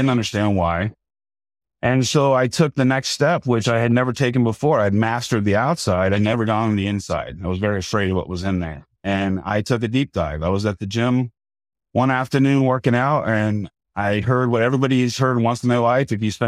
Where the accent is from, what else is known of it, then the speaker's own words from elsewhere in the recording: Las Vegas, Nevada, United States; I grew up in Las Vegas when we didn't even know it wasn't a town yet. It was about 50 years ago.